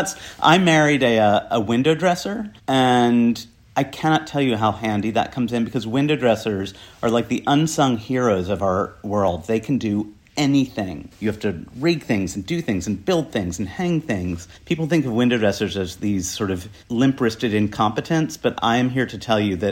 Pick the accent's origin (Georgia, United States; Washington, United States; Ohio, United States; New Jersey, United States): New Jersey, United States; now in United Kingdom; I definitely identify as English, even though I was brought up in a crappy farm town in New Jersey.